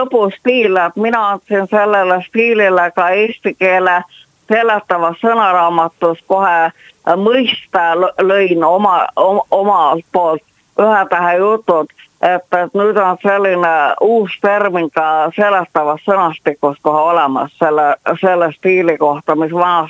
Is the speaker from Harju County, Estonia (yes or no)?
yes; Tallinn, Harju County, Estonia; mina kahjuks ise olen Tallinnast ja muu keelt ei oska.